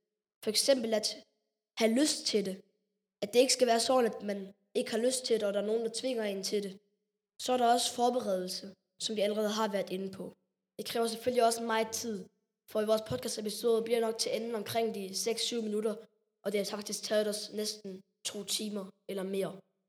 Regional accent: Schleswig-Holstein, Germany; I har nok lagt mærke til vores accent. Det er fordi, vi kommer fra Sydslesvig.

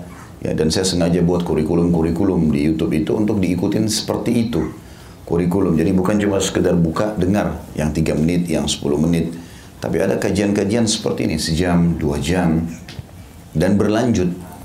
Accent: Indonesia; born there; Saya lahir di Indonesia, inilah tempat terbaik buat saya.

